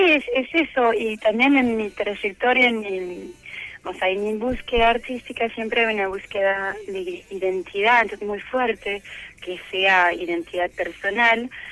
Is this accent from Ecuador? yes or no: no; France; Spanish is a second language; now in Argentina; Entonces tenía como ya una interrogación acerca de quién era yo como francesa. Yo no me defino como francesa. Capaz ahora me defino como francesa por vivir en Argentina